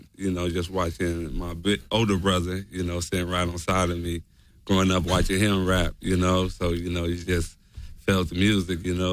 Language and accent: English; Compton, California, United States; so, you know, I'm from Compton, you feel me?